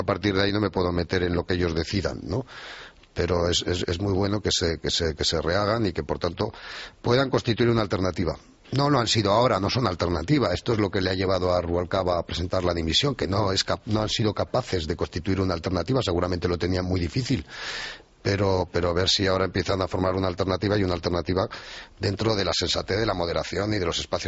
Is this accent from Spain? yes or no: yes; Spain; para nosotros, como españoles, es bueno que haya un partido socialista con un discurso nacional.